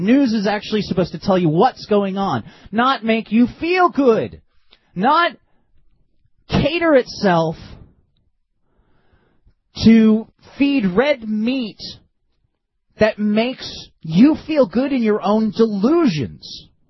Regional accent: New Jersey, United States; Okay, see, I grew up in New Jersey, right?

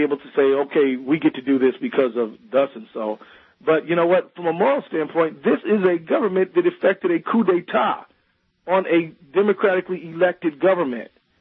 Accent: United States; I'm an American who cares about my country

